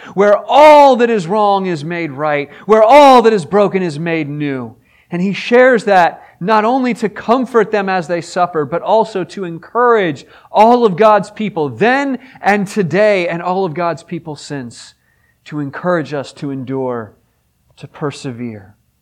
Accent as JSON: {"language": "English", "town": "Pittsburgh", "region": "Pennsylvania", "country": "United States", "said": "I am from the Steel City, Pittsburgh, named after its great steel industry."}